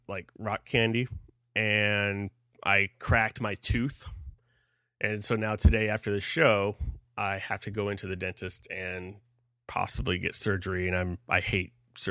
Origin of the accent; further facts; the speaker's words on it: Lancaster, North West England, United Kingdom; Lancaster.